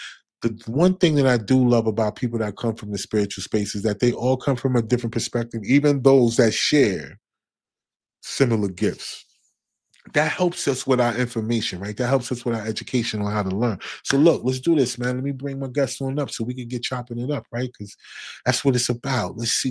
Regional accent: New Jersey, United States; moved away; I'm from New Jersey, but I moved to North Carolina, and it was a place where, you know, I didn't know anybody before we got here.

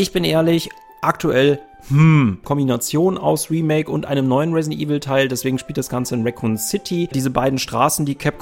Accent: Germany; Ich habe manchmal so das Gefühl, wir als Deutsche, als Charakterklasse, die Person, die in Deutschland eben lebt, diese Charakterklasse hat einen Nachteil.

